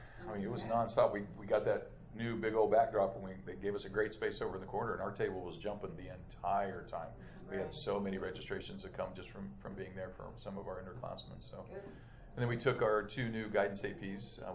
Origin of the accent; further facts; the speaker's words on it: Kansas, United States; But anyway, she wound up being from my hometown in Kansas.